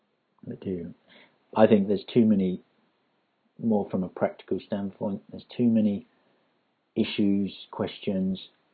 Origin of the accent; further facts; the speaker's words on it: United Kingdom; this intrigue as a British fan is trying to watch something that's almost exotic to us.